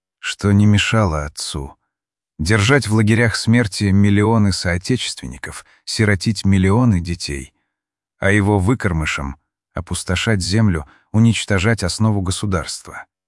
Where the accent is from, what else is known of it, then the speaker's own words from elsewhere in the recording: Siberia, Russia; я из Таежной Сибири